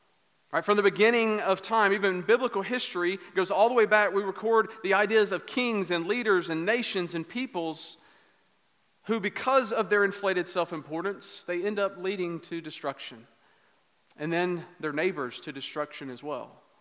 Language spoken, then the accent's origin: English; United States; I found myself guilty at times of using my wealth as a foreigner, as an American